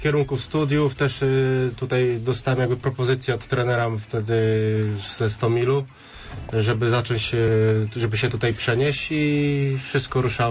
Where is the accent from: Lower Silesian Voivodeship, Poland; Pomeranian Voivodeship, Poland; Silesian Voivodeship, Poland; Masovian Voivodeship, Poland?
Pomeranian Voivodeship, Poland; Człuchów; now in Poznań, Poland; Ja też nie jestem jakby rodowitym poznaniakiem, tylko pochodzę z Pomorza, tam z mojego miasteczka z Czuchowa.